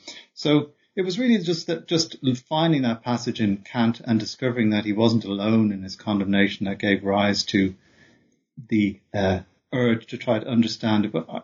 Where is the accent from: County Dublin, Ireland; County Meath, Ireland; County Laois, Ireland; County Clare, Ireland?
County Dublin, Ireland; Dublin; I work in Dublin. I'm also from Dublin, where I grew up. Did my undergraduate education at University College Dublin.